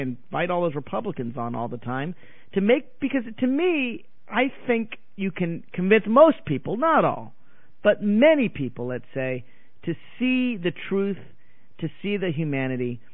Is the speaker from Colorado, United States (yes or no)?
no; Nashville, Tennessee, United States; I grew up in Nashville, Tennessee